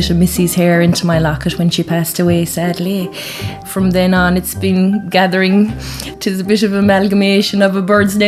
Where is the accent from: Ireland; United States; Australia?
Ireland; Kilgobnet, Munster; I'm from Kilgabnet Beaufort.